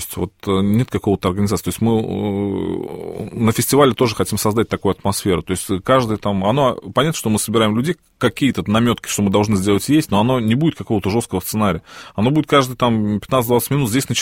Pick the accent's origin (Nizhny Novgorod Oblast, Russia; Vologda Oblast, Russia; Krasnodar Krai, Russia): Nizhny Novgorod Oblast, Russia; Nizhny Novgorod; ну, условно в городе Нижний Новгород, откуда я родом